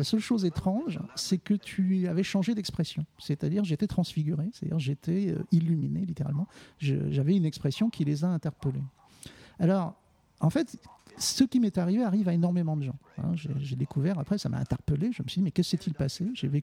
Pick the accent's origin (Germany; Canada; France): France; puisque je suis français